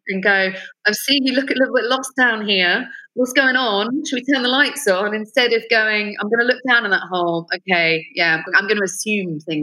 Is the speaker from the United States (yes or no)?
no; Netherlands; and I'm from Holland, and in Holland, they're so direct.